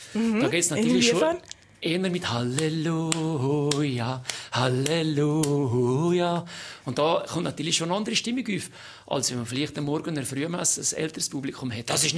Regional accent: Switzerland

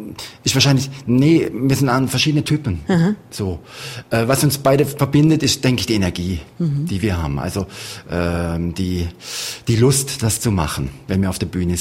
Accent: Waldshut, Baden-Württemberg, Germany; Ja, ich komme ja aus Waldshut, also wirklich im südlichen Zipfel von Deutschland, es hat einen Rhein, und dann kommt schon die Schweiz.

